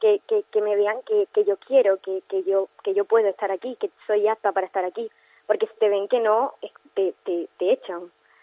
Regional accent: Spain; actualmente soy la única española que está aquí.

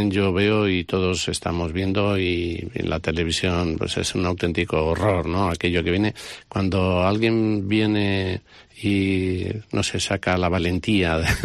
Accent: Basque Country, Spain; yo cuando vienen siempre les cuento que yo soy alavés

